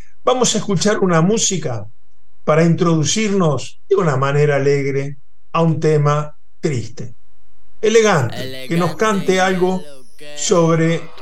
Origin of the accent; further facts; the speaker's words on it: Uruguay; Él es el presidente y yo soy uruguayo.